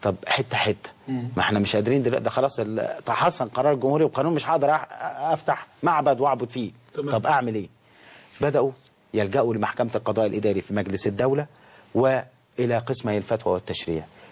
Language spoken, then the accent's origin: Arabic; Egypt